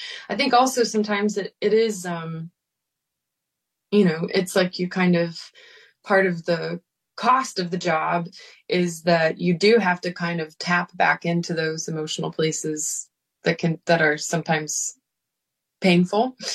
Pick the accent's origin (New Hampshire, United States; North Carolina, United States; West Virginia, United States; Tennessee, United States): Tennessee, United States; Memphis; moved away as an adult; like I grew up in Memphis. I lived here till I was 18, and I've not moved back